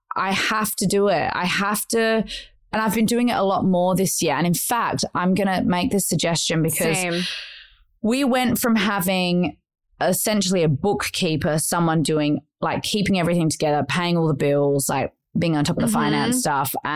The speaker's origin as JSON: {"language": "English", "country": "Australia", "said": "since we're Australian"}